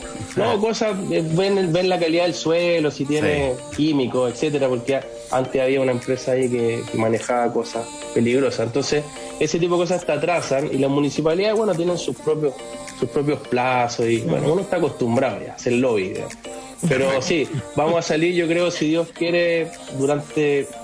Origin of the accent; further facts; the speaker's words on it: Chile; hay que decirlo como buen chileno